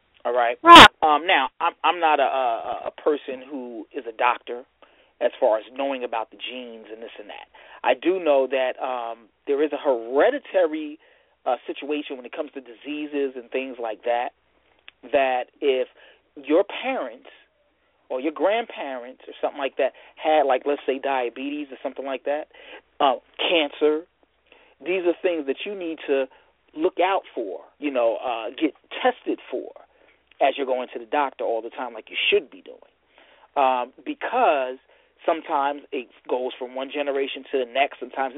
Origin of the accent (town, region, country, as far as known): Michigan, United States